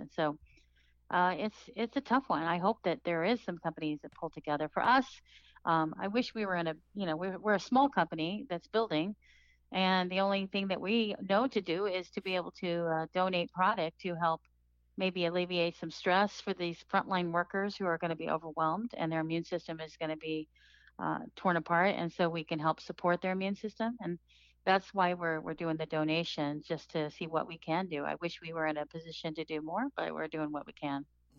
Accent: Midwest, United States; born there; also born or lived in California; I was born in the Midwest. I lived in California majority of my time, and then I've been traveling.

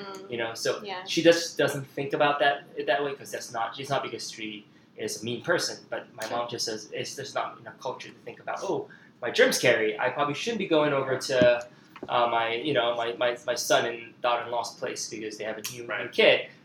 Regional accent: Malaysia; so I grew up in Malaysia, and in, I guess, in Asian culture

